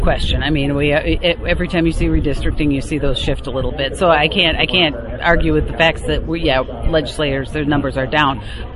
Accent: Painesville, Minnesota, United States; I'm from Painesville, Minnesota, and it is really important.

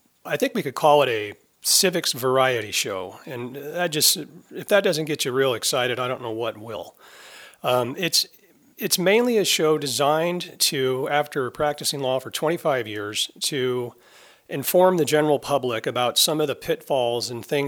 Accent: Sandpoint, Idaho, United States; I was born in Sandpoint in 1969. My wife was born here the same year. My mother was born here, and my father moved here in 1949.

